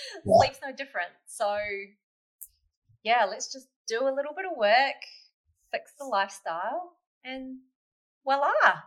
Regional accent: New Zealand; I'm a Kiwi in case you couldn't tell.

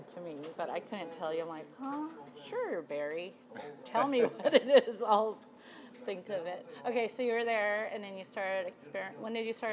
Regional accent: Philippines; And I'm Filipino, so they're like, it's going to stump your growth.

